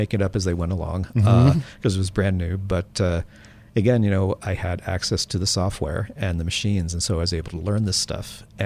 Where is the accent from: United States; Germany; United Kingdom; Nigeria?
United States; Maryland; now in Los Angeles, United States; I lived in Maryland originally.